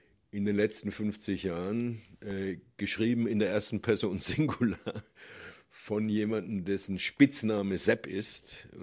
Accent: Würzburg, Bavaria, Germany; also born or lived in Munich / Stanford / Moscow / Berkeley; Also das erste Kapitel ist in Würzburg, weil das die Stadt ist, wo ich aufgewachsen bin. Aber dann gibt es Kapitel über München, wo ich studiert habe.

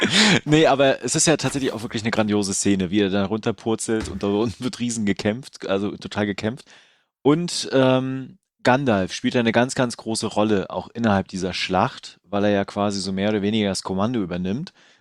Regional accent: Mecklenburg-Vorpommern, Germany; Also wir haben ja hier in Mecklenburg, wo ich herkomme

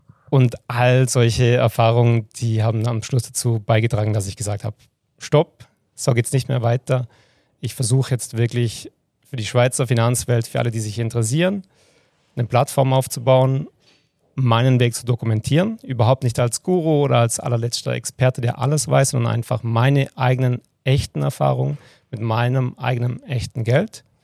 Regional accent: Baden-Württemberg, Germany; Ich bin am Bodensee aufgewachsen.

